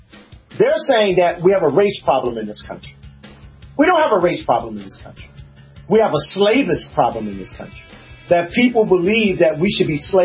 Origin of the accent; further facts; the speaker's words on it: United States; just because I'm Black American